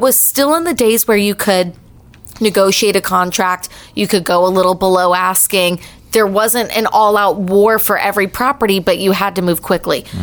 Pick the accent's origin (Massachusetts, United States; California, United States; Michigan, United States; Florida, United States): Florida, United States; Cape Coral; I'm actually born and raised Cape Coral.